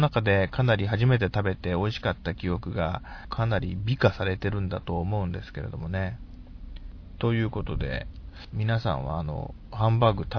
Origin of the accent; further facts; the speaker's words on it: Nagaoka, Niigata, Japan; 場所は私の地元の新潟県長岡市のあるレストラン